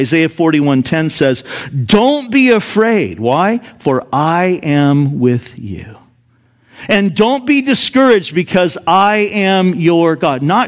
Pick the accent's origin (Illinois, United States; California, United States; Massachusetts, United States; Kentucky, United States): California, United States; Santa Ana; When I was growing up in Santa Ana, California